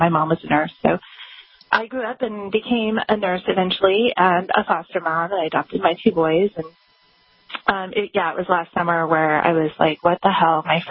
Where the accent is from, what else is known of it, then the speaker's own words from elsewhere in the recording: California, United States; now in New Hampshire, United States; I moved to New Hampshire from Southern California, actually, in 1998.